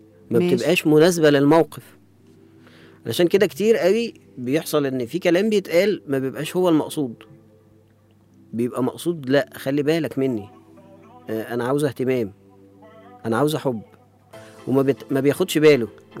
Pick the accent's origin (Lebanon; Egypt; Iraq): Egypt; يمكن حتى عندنا في مصر يقولوا الراجل بيحب بعينيه